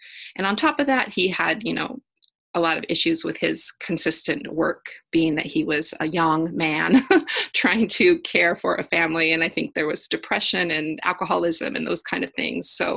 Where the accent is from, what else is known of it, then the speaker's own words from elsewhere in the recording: Oregon, United States; But I'm actually from the West Coast. I'm from Oregon, and I came this way and found myself very comfortable in in the Hudson River Valley